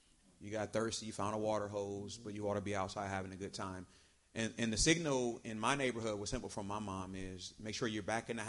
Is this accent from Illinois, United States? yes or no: yes; Illinois, United States; Growing up in Illinois, the best time to go outside was when it was snowing.